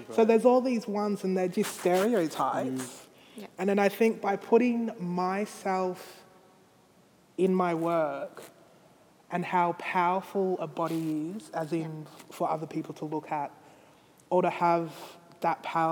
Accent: Australia; also born or lived in Haiti; because I'm adopted from Haiti, so Haiti's like a very poor place. But yet I'm adopted from Haiti in Australia

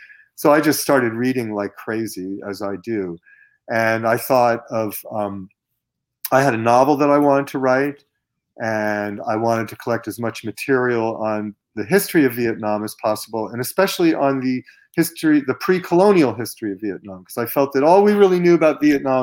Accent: United States; I may not think of myself as an American, but in the end, I am an American.

